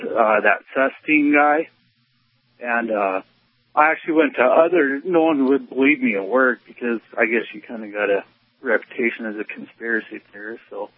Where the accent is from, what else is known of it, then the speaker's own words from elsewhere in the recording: Montana, United States; But I'm a new listener, first time caller from Montana. I've been listening to you a lot.